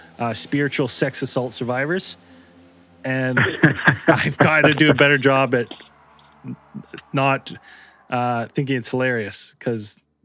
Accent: Falmouth, Massachusetts, United States; right in front of the entrance to what is called BB Woods, where I grew up in Falmouth, Massachusetts, on Cape Cod.

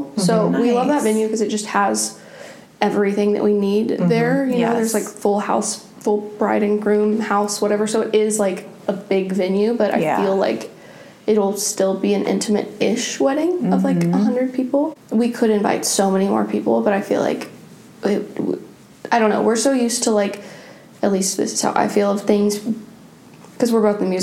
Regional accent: Fort Worth, Texas, United States; I went home to Texas for Easter, both of us did. And I'm from like the Dallas-Fort Worth area. I'm from Fort Worth, but there's so many great dress shops in the DFW Metroplex

